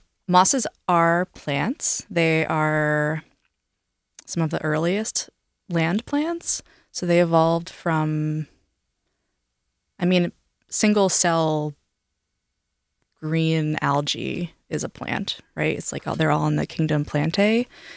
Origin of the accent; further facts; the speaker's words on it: New York, United States; Because I grew up near the Gunks, and so there's so many beautiful moss covered rocks.